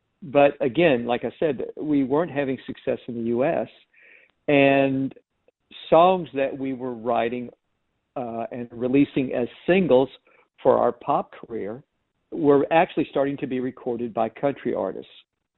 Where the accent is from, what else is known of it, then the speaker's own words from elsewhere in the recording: Kentucky, United States; You know, even though we were in LA all the time doing all these records, we, you know, we're from Kentucky.